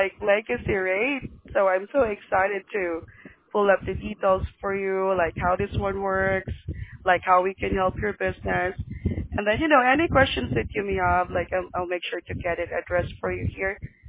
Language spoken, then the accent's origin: English; Philippines; now in Orange County, United States; Well, I'm from the Philippines, sir, but I'm here in Orange County in California.